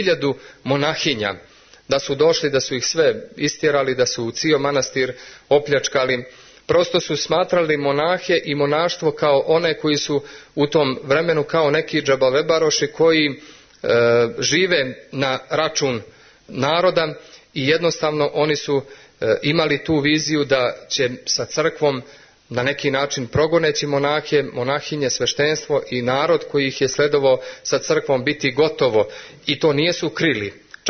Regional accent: Montenegro; U mojoj Zeti, odakle sam ja

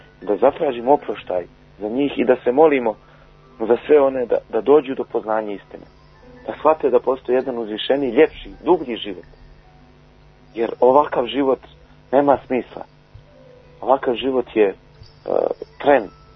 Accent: Montenegro; E zato se to dešava i kod nas u Crnoj Gori, gdje želimo da nametnemo sebe kao jedinu mjeru postojanja.

